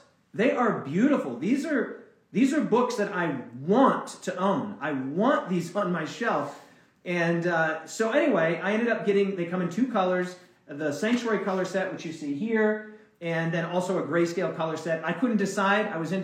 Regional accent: Cheyenne, Wyoming, United States; born there; Well, I was born in Cheyenne, Wyoming.

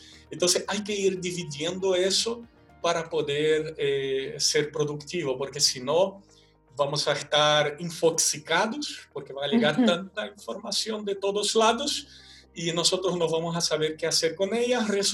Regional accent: Brazil; Spanish is a second language; yo como brasileño en Brasil amanece muy temprano, la vida comienza muy temprano.

